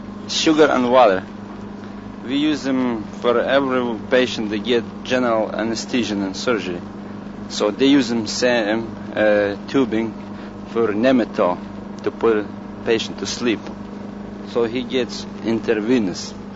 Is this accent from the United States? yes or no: no; Lithuania; moved away as an adult; In 1943, when I was drafted in German army.